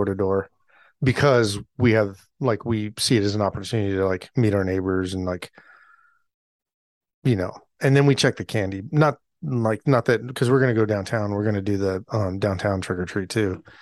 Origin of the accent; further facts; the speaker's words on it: Alaska, United States; Well, I grew up in Alaska, so by Halloween